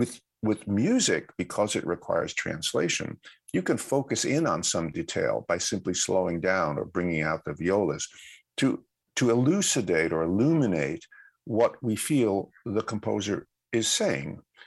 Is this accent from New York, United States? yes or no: yes; New York City, New York, United States; I've been going to concerts, theater, and opera since I was very, very young, growing up in New York City